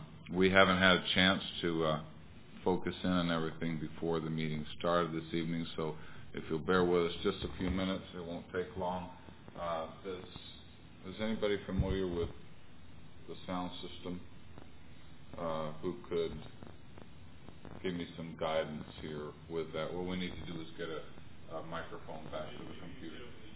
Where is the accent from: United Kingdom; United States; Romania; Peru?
Peru; I was born and raised in Peru.